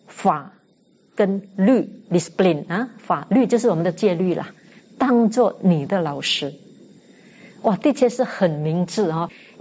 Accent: Fujian, China; 第四天就是我们福建人最喜欢初九拜的那个第四天哈

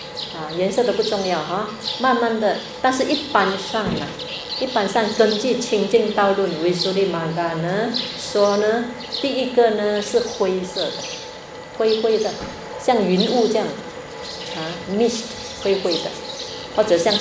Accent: Fujian, China; accent: Fujianese; 我们福建话讲一句话，吊给啊，吊架一下

